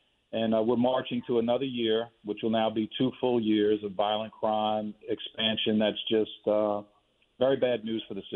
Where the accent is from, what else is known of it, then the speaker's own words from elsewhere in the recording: New Orleans, Louisiana, United States; I grew up and lived in New Orleans East. I grew up and lived in Gentilly in the Ninth Ward.